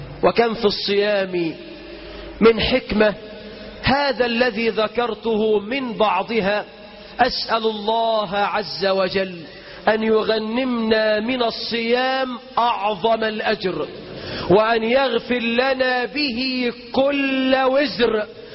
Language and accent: Arabic; Egypt; اللهم اجعل بلدنا مصر أمنا أمانا، رخاء سخاء، وسائر بلاد المسلمين.